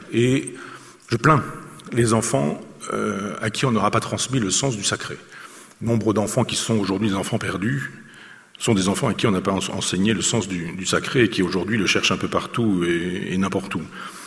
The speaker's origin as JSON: {"language": "French", "town": "Chambois", "region": "Normandy", "country": "France", "tie": "born there", "said": "Moi, je suis né à Chambois, qui est le lieu où s'est terminée la poche de Falaise, qui est la fin de la bataille de Normandie"}